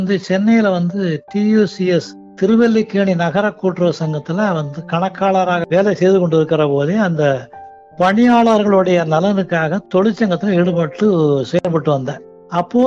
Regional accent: Kumaranputhur, Tamil Nadu, India; now in Chennai, India; என்னுடைய சொந்த ஊர் கன்னியாகுமரி மாவட்டம் தோவாளை தாலுகா குமரன்புதூர். சென்னையில் வந்து நான் வந்து ஒரு கூட்டுறவு நிறுவனத்தில் வேலை பார்த்தேன்.

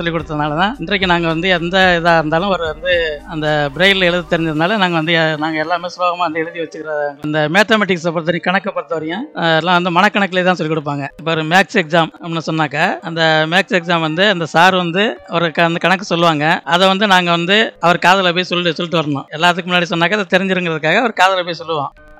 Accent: Manjan Vidudhi, Tamil Nadu, India; born there; எனது பிறப்பை பற்றி கூற வேண்டும் என்றால், நான் கடந்த 1969 புதுக்கோட்டை மாவட்டம் ஆலங்குடி வட்டம் மாஞ்சன் விடுதி என்ற கிராமத்தில் … தம்பதியினருக்கு முதல் மகனாக பிறந்தேன்.

